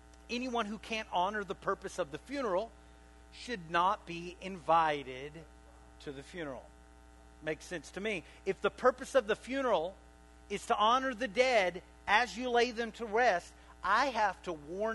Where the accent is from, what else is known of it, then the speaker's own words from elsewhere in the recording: Waco, Texas, United States; I want to give a special shout out to my hometown of Waco, Texas.